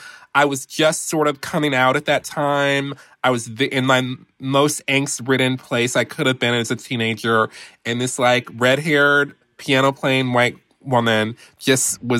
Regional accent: Detroit, Michigan, United States; So as I mentioned before, I'm from Detroit, and I actually came of age in the mid to late 90s as a gay teenager

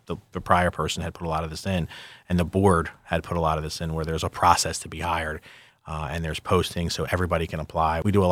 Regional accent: Philadelphia, Pennsylvania, United States; I'm from Philadelphia, so I've traveled it a lot.

